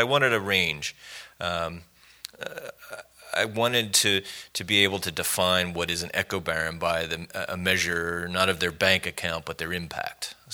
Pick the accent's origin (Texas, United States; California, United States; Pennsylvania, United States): Pennsylvania, United States; I grew up in Pennsylvania. We don't call ourselves a state. We're a commonwealth.